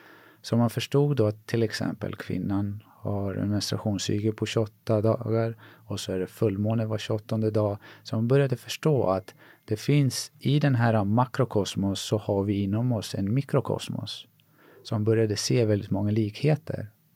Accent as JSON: {"language": "Swedish", "country": "Sweden", "tie": "born there", "said": "Och jag är född här i Sverige."}